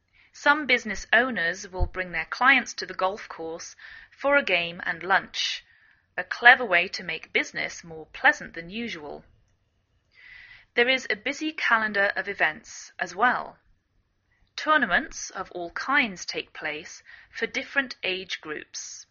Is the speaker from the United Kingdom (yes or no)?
yes; England, United Kingdom; now in United States